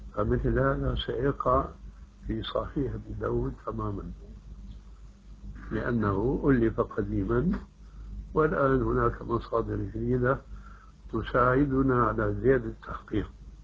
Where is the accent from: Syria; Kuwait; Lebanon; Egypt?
Syria